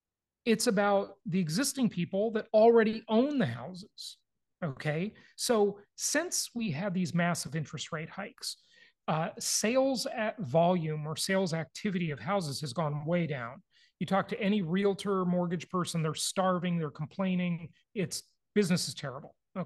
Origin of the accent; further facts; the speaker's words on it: California, United States; and I'm from California where houses were, you know, put up with paper mache.